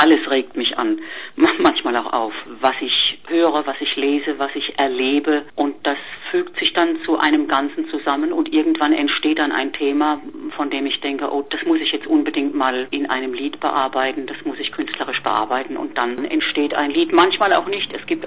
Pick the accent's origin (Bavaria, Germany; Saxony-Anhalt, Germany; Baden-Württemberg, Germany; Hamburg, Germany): Baden-Württemberg, Germany; Mannheim; Ich bin Europäerin, ich komme aus der Kurpfalz